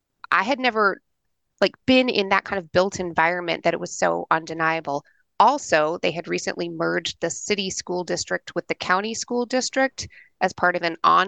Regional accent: Indiana, United States; I grew up in Indiana, didn't learn enough about the history of the Klan there, knew that my school was almost entirely white.

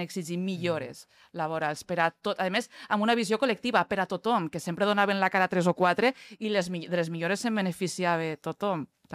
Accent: Castelló de la Plana, Valencian Community, Spain; Clar, jo vinc de Castelló, a les meues comarques, el que ha funcionat des dels anys 60 és la indústria ceràmica

